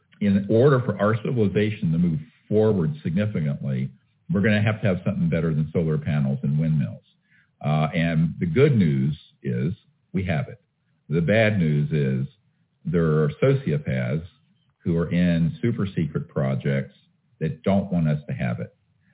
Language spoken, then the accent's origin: English; North Carolina, United States; where I grew up in North Carolina.